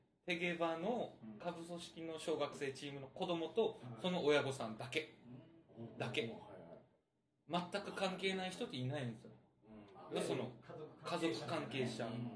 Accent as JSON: {"language": "Japanese", "region": "Miyazaki", "country": "Japan", "said": "あくまで僕、宮崎県民として僕は言ってるんですよ。"}